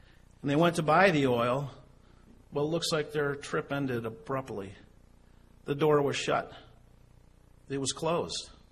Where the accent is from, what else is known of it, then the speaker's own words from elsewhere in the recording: United States; I mean, as an American, it's just hard to fathom that, but it's true because they live their lives.